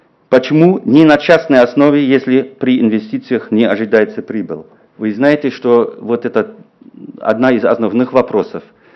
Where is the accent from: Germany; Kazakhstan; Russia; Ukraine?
Germany; East Germany; Russian is a second language; я сам, извиняюсь, из Восточной Германии